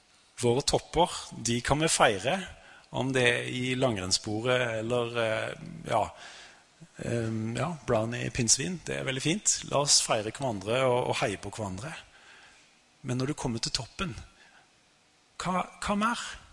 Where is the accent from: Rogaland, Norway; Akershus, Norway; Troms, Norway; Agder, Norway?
Rogaland, Norway; Stavanger; ut forbi Stavanger, der jeg kommer fra.